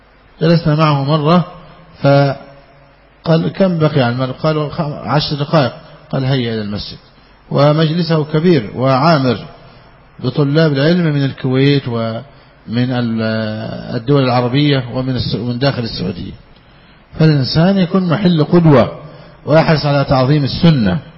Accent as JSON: {"language": "Arabic", "country": "Egypt", "said": "عندنا في مصر يقول إخوة عسل"}